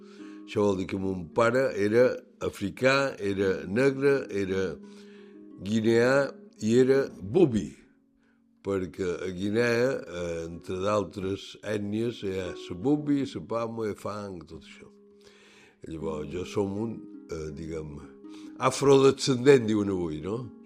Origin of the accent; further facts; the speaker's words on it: Palma, Balearic Islands, Spain; born there; vaig néixer aquí prop, a Ciutat, el carrer 31 de desembre, me diuen, dia 4 de desembre de 1944. Això vol dir que ja he fet els 81 anys.